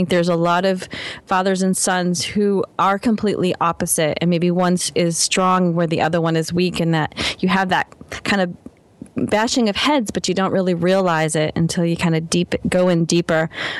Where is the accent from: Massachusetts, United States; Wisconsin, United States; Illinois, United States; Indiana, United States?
Massachusetts, United States; Boston; Well, we're from Boston, so he might have said they're wicked awesome.